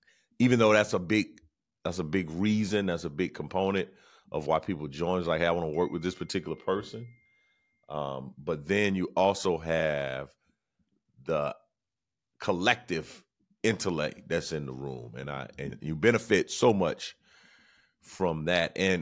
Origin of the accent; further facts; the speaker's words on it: Camden, South Carolina, United States; we went to the Carolina Cup, which is in my hometown of Camden, South Carolina